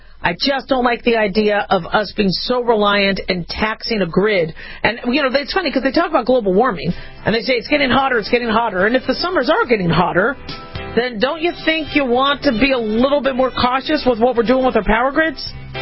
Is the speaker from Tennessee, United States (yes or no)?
no; Phoenix, Arizona, United States; born or raised there